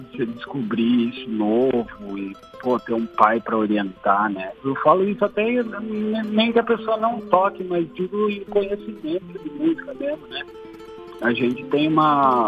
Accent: Bragança, São Paulo, Brazil; also born or lived in Santo André; Lá e fui pra Bragança, eu tinha meses, né? Vim aqui pra Bragança, eu tinha meses e caí no meio do mato aqui na roça.

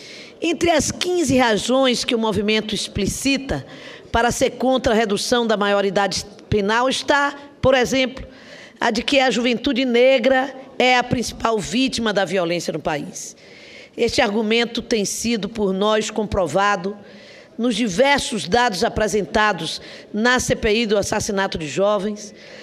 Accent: Salvador, Bahia, Brazil; da minha terra, da Bahia, de Salvador

